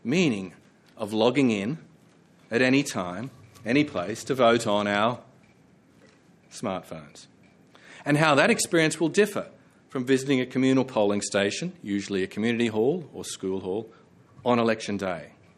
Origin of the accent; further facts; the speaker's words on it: Queensland, Australia; In my home state of Queensland, postal voting recently by law became a right